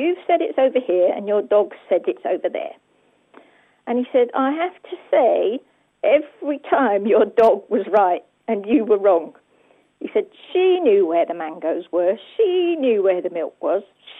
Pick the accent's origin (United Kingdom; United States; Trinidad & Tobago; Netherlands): United Kingdom; London; from London, and I have a black Labrador Retriever guide dog called Skye.